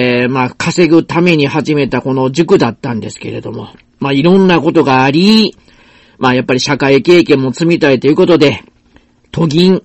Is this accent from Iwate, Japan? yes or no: no; Osaka, Japan; now in Nara, Japan; 大阪で生まれて大阪で育った